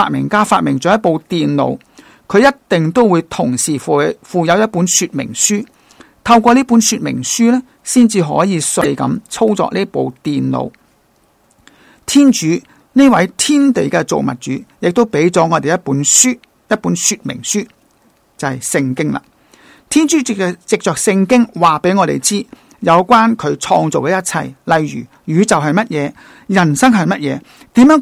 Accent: Hong Kong; 那个馆长呢就知道我系从香港嚟嘅

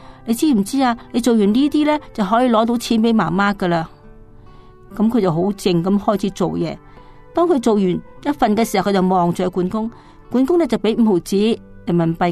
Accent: Hong Kong; 因为我们生在贫家，在五六十年代香港

